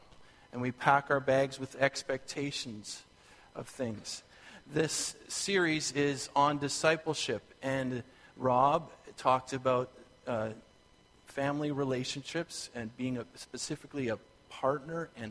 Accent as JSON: {"language": "English", "region": "Alberta", "country": "Canada", "tie": "born or raised there", "said": "And we're from Alberta. We both grew up from Alberta, my wife and I, and every Christmas holiday we drive back to Alberta or fly back there."}